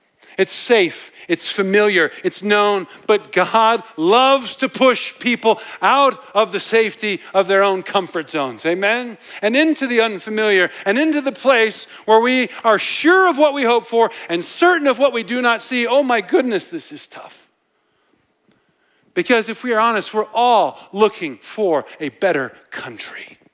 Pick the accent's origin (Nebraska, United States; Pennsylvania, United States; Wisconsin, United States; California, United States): Nebraska, United States; I remember when I was a kid, I grew up in Nebraska, as I think all of you know.